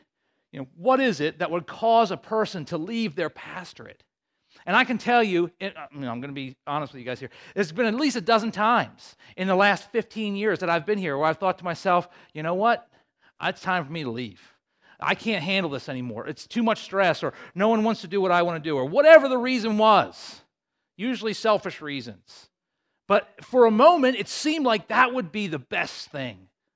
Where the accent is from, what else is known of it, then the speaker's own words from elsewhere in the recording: Towson, Maryland, United States; Right now, there's the church that I grew up in Towson.